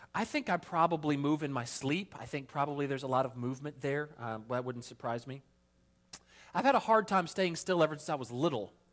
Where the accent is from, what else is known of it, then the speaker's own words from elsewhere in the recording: the South, United States; I grew up in the South, and I can tell you that the pace just seems to be a little slower there.